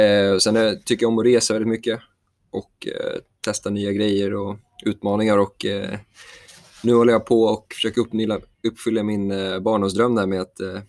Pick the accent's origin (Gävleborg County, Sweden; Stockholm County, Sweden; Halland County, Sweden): Stockholm County, Sweden; Stockholm; Jag är uppväxt här i Stockholm.